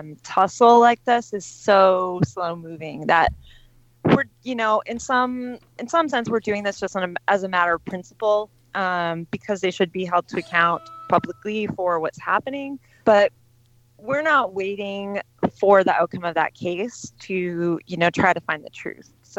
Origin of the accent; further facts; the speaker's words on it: Quincy, Massachusetts, United States; Whitey Bulger was my neighbor. I grew up in Quincy.